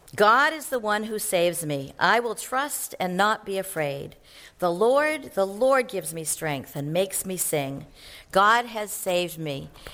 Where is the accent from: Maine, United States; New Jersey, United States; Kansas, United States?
Maine, United States; It was August. I'm from Maine. I can't wait for it to snow.